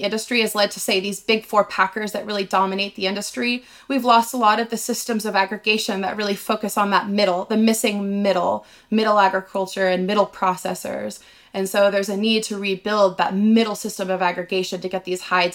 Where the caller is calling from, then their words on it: Bend, Oregon, United States; I'm calling in from Bend, Oregon